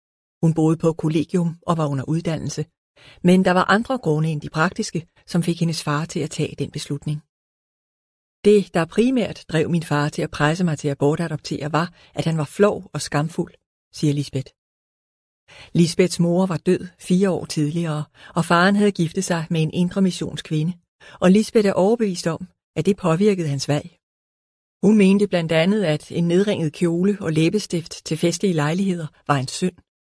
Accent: Region of Southern Denmark, Denmark; Jeg er fynbo af opvækst, så jeg havde et billede af far, mor og børn og et pænt lille hus.

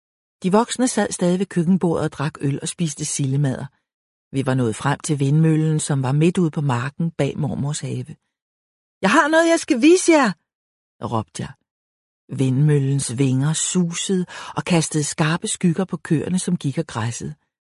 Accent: Copenhagen, Capital Region of Denmark, Denmark; Jeg var fra København.

